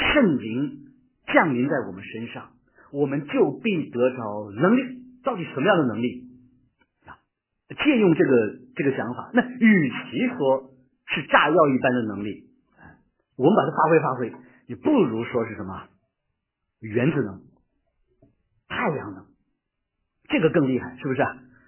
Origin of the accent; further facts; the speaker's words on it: China; 那我们中国人去学什么赚便宜呢？学希伯来文啊，我希伯来文比我同学学的好